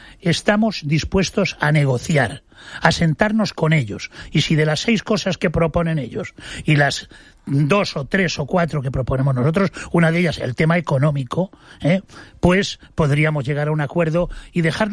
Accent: Altea, Valencian Community, Spain; el pueblo de Altea, que tiene que espabilar en muchas cosas, porque allí somos valencianos, no catalanes

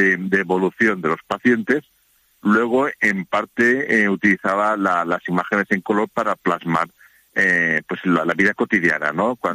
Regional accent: Alzira, Valencian Community, Spain; yo soy de Alcira.

